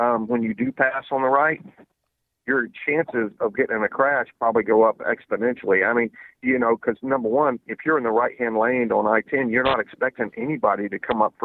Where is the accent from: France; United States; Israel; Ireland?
France; born or raised there